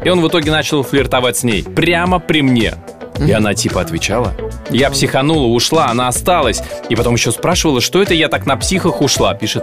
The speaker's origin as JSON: {"language": "Russian", "region": "Siberia", "country": "Russia", "tie": "born or raised there", "said": "так я не мерзла никогда в жизни, хотя я родом из Сибири"}